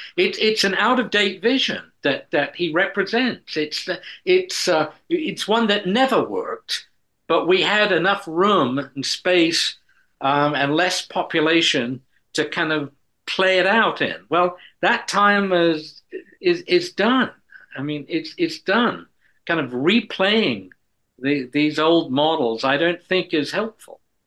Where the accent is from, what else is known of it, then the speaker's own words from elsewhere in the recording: England, United Kingdom; as a child growing up in England in the 1950s, the 50s is a big decade for Westerns.